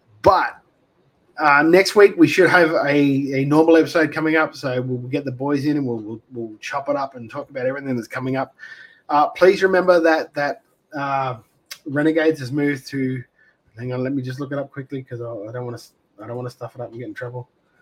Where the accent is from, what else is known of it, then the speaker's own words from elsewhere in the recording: Australia; I have that much faith in the product that we as Australian wrestling and as Australian wrestlers put across to the public.